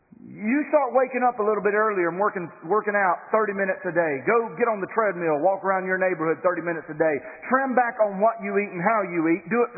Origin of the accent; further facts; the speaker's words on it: United States; I'm from Cleveland County. I need a little help from time to time.